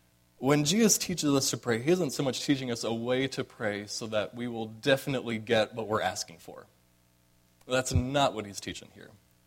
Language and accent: English; Arizona, United States; I grew up in Arizona, which is to say that I grew up swimming.